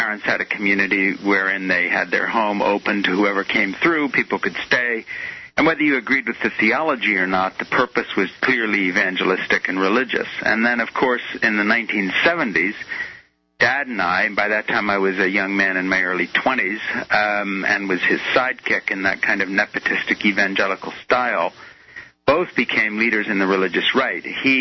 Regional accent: Switzerland; I was born in Switzerland to … who became an evangelical leader. He was an American missionary who had gone over to Europe just after the Second World War. And that's where I grew up, in a little fundamentalist commune called Le Brie Fellowship.

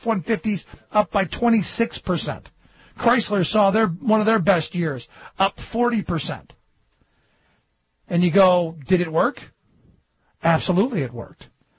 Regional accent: Cleveland, Ohio, United States; where I grew up in Cleveland, American Greetings was in the town that I lived in.

